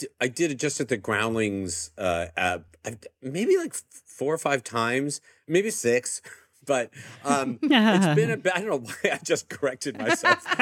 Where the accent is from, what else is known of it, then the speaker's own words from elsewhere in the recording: Encino, California, United States; In Encino, mostly.